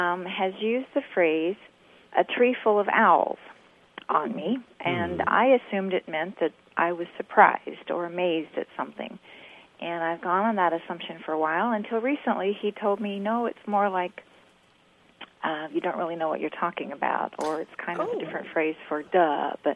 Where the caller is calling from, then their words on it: Mansfield, Texas, United States; I'm calling from Mansfield, Texas.